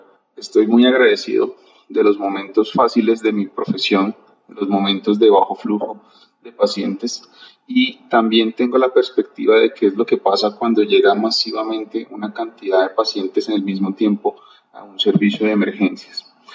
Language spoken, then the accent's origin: Spanish; Montería, Córdoba, Colombia; en el sitio de donde yo vengo, donde nace y crece toda mi familia, que es en Montería